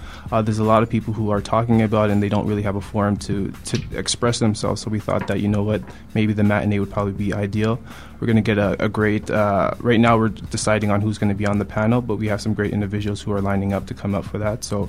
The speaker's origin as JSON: {"language": "English", "town": "Toronto", "region": "Ontario", "country": "Canada", "said": "people think I'm from America, and it's just kind of like, is this a Brooklyn story? And I'm like, no, I'm from Toronto."}